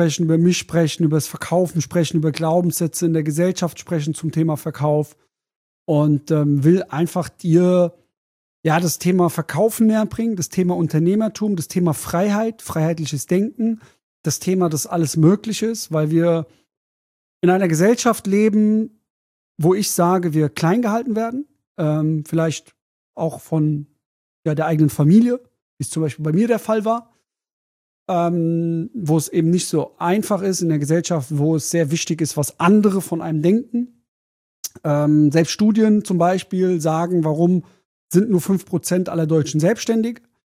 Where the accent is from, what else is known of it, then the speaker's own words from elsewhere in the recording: Germany; Meine Eltern sind Wirtschaftsflüchtlinge, also ich bin Deutscher, aber meine Mutter kommt aus der DDR, ist damals geflüchtet, DDR, vor 89 war ja noch die DDR da.